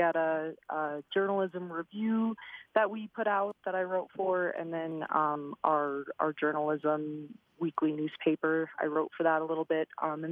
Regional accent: Butte, Montana, United States; And I came from Butte, Montana, which is one of the larger communities in Montana.

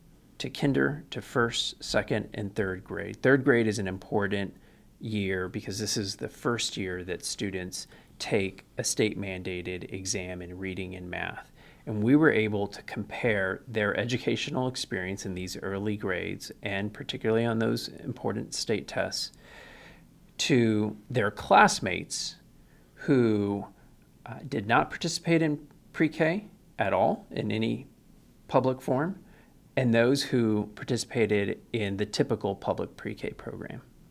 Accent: San Antonio, Texas, United States; I focused on education policy because I'm from San Antonio, where we care about our children.

